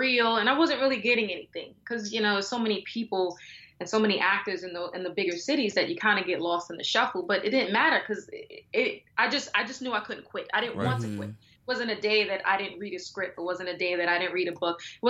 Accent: New York City, New York, United States; First of all, I'm a native New Yorker. I'm born and raised in the Bronx and throughout different boroughs and I grew up in Harlem.

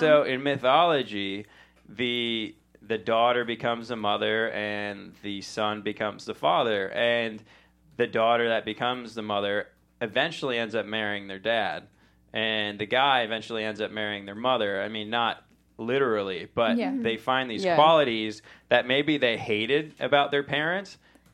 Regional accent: United Kingdom; Actually, I'm British, first of all.

